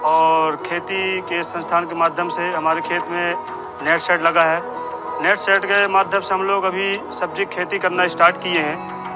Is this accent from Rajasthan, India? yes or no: no; Madhya Pradesh, India; मध्य प्रदेश के निवासी हैं।